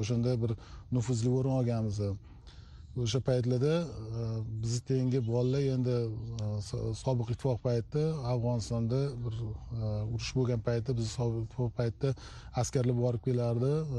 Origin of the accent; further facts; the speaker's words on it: To'ytepa, Tashkent Region, Uzbekistan; Kelib chiqishimiz O'zbekiston Respublikasi Toshkent viloyatida To'ytepa shahar. Hozirgi paytda Toshkent viloyatining markazi Nurafshon shahrida tug'ilganman.